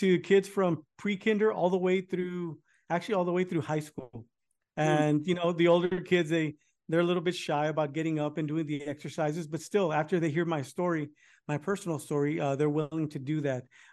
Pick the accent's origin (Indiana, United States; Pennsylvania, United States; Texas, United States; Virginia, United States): Texas, United States; Mission; So I am from Mission, Texas, where for the 6th year in a row, together with our sister cities of McAllen, Texas and Edinburgh, Texas